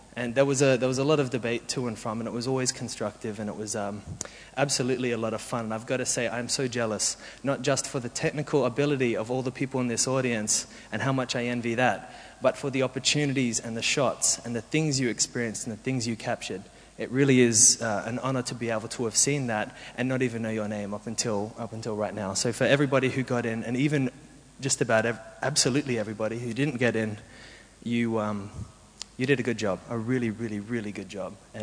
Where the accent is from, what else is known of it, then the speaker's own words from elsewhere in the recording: Australia; Now, I'm an Aussie. I love larrikinism.